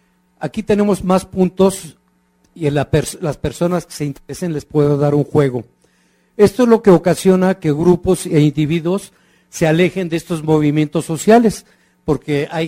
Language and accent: Spanish; Azcapotzalco, Mexico City, Mexico; vengo del pueblo de Santa Bárbara en Azcapotzalco.